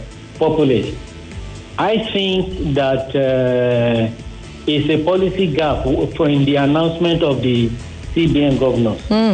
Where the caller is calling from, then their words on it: Ikorodu, Lagos, Nigeria; I'm calling from Ikorodu.